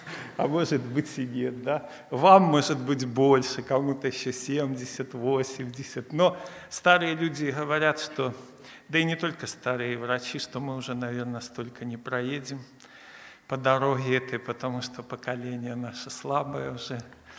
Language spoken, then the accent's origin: Russian; Belarus; Я из Белоруссии. Пресвитер церкви города Жлобина. Это Гомельской области.